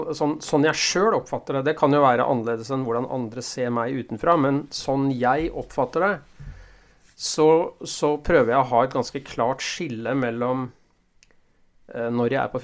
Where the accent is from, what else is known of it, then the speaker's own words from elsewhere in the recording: Ski, Akershus, Norway; Ja, jeg kom jo fra Oslo-området, fra Ski, nærmere bestemt, og der det jo ikke så mye laks.